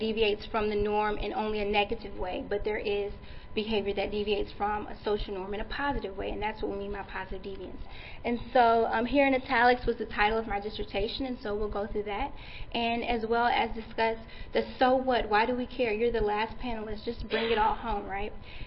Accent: Baton Rouge, Louisiana, United States; I am a Louisiana native. I'm from Baton Rouge, and so I'm just so excited and thrilled that APHA was close to home. I live in Texas, but I'm still trying to make my way back here to Louisiana.

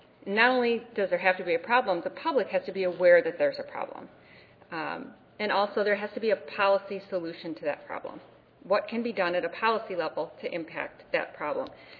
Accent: Missouri, United States; I come from Missouri, lowest tobacco tax in the entire country. So you don't say that word in our state.

